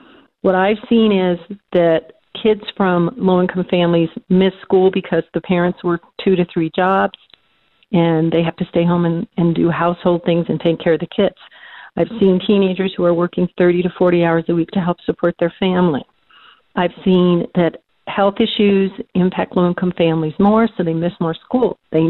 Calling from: Colorado, United States; I'm calling from Colorado.

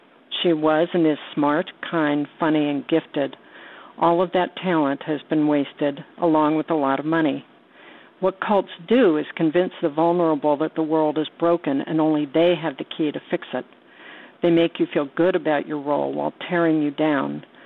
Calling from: Kensington, Maryland, United States; I'm calling from Kensington, Maryland.

